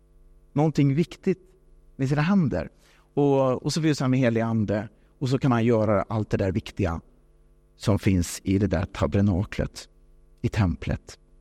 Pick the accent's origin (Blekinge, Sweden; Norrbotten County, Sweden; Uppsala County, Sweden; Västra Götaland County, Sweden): Västra Götaland County, Sweden; Lidköping; Och han bor kvar i Lidköping där jag växte upp.